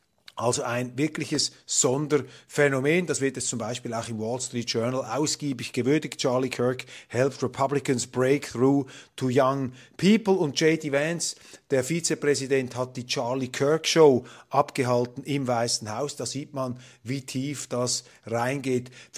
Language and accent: German; Switzerland; Ich habe mich natürlich als Schweizer zurückgehalten, etwas mit Ratschlägen. Wir mischen uns nicht ein, maximal invasiv ins innenpolitische Geschehen anderer Länder. Aber es ist vielleicht interessant, auch aus deutscher Perspektive hier etwas live einmal eine Schweizer Sicht zu hören. Denn wir Schweizer